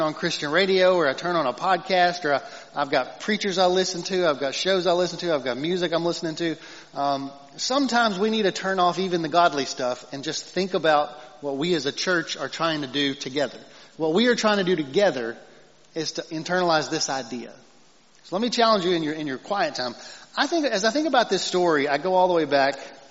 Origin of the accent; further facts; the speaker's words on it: United States; I'm an American, right? We have a floor to our humility.